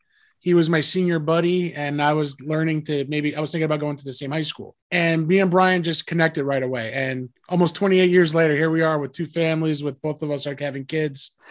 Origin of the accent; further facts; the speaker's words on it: New Jersey, United States; I was born and raised in New Jersey.